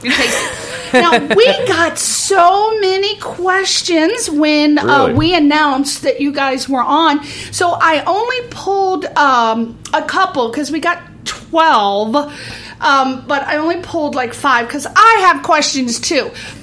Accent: East Coast, United States; It's because I'm from the East Coast. People from the East Coast have amazing energy, and it just flows through us.

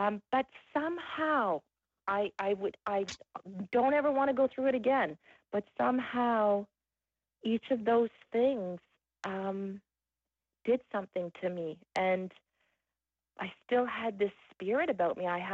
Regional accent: Canada; I'm Canadian.

